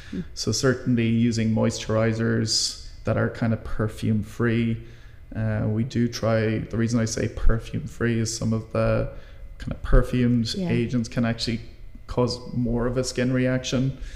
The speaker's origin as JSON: {"language": "English", "country": "Ireland", "said": "by nature of an Irish population, we are Irish women are more likely to have a kind of skin reaction."}